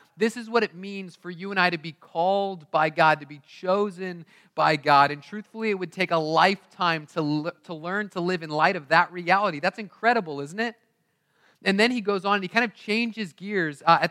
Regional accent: United States; they knew I was American, or at least they knew I wasn't from there.

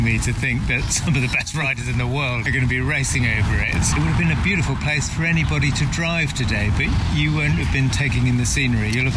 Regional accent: Poole, South West England, United Kingdom; which is a strange experience for me because I'm from Poole.

